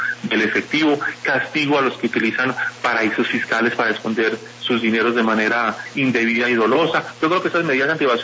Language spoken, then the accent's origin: Spanish; Colombia; Todos los colombianos que ganamos más de 40 millones de pesos al año